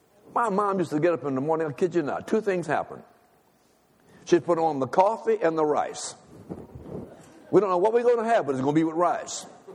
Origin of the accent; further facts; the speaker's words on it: Louisiana, United States; I'm from Louisiana, amen?